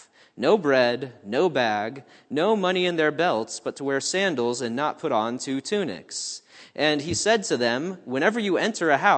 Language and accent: English; Kansas City, Missouri, United States; You know, I'm from Kansas City, born and raised.